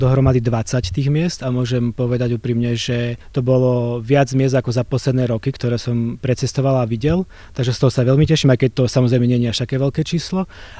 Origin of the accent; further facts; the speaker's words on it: Spiš, Slovakia; Keďže pochádzam zo Spiša, tak som si urobil aj článok, kde som bol vlastne turistom vo vlastnej dedine